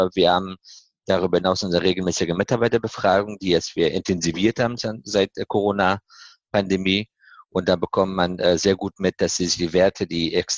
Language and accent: German; Afghanistan; German is a second language; now in Germany; Ja, Deutschland. Ursprünglich komme ich aus Afghanistan, aber mittlerweile ist meine Heimat Deutschland.